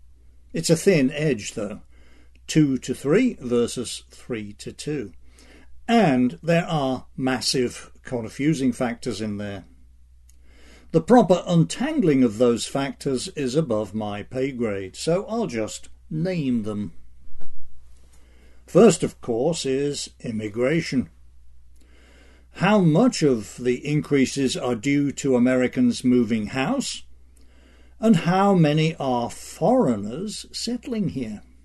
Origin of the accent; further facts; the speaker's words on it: United Kingdom; now in United States; I'm an immigrant from Britain, and I still nurse some lingering sentimental affection for the old country.